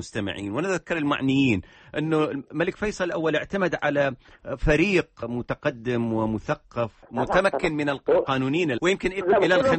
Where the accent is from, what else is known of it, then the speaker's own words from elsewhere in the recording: Iraq; كيف يتسنى لنا كعراقيين بمشاركة دولة حكومة وشعب كذا أن نؤسس